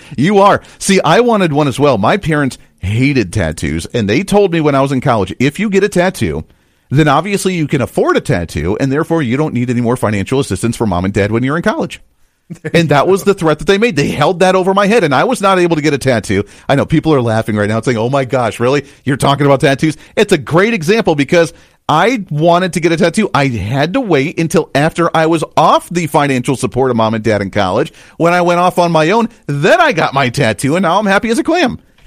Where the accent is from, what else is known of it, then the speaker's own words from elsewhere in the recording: Ohio, United States; not a big fan, I grew up in Ohio, not a big fan of the guy.